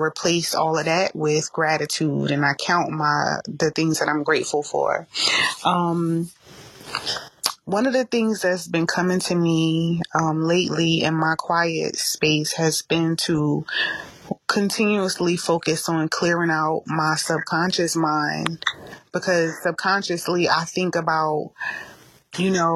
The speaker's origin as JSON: {"language": "English", "town": "Carteret", "region": "New Jersey", "country": "United States", "said": "from Carteret, New Jersey. I always want to say Newark."}